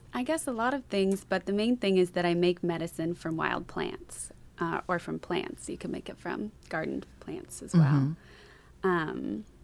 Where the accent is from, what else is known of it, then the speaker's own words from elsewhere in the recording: Astoria, Oregon, United States; Well, I was born in Oregon. I was born up by Mount Hood, Welch's, and I moved to Astoria when I was 8, so I'm a local here.